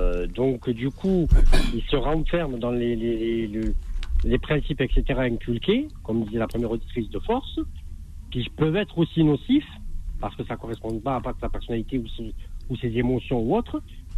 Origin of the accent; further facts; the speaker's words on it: Occitanie, France; je suis occitan, ça se voit pas trop, mais je suis occitan.